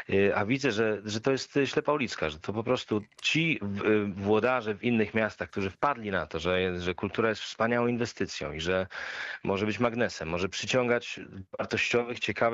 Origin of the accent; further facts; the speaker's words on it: Szczecin, West Pomeranian Voivodeship, Poland; Ja to mówię jako szczecinianin, jako odbiorca kultury